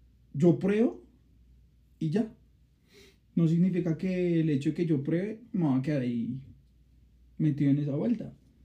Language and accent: Spanish; Bogotá, Bogotá Capital District, Colombia; Digamos que nosotros acá somos de Bogotá.